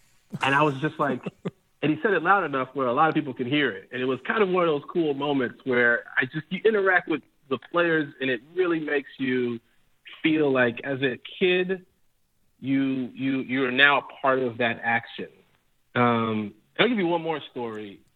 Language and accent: English; Chicago, Illinois, United States; A few All-Star games, but I'm from Chicago, so I got a chance to go to the one in Chicago this past year.